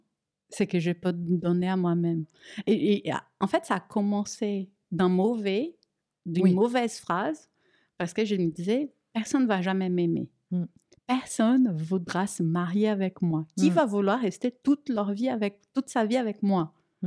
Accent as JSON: {"language": "French", "country": "Brazil", "lives_now": "France", "said": "C'est une danse brésilienne de chez moi, typique."}